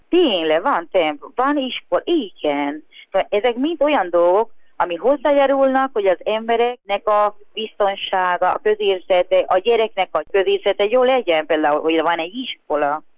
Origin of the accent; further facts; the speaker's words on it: Hungary; én most magyarként beszélek